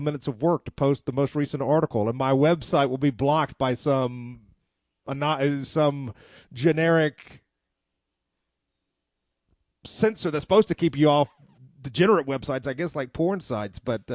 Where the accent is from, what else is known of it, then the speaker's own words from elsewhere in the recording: Southern United States, United States; I'm a Southerner, so it takes me a little longer to wrap my mind and my words around a topic.